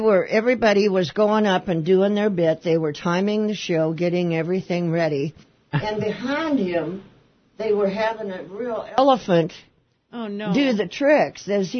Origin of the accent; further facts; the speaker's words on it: Martell, Nebraska, United States; also born or lived in Lincoln; I'm from Lincoln, Nebraska. I graduated from Lincoln High. I was raised in a little town called Martell, Nebraska. But it was so small, the city park was one tree.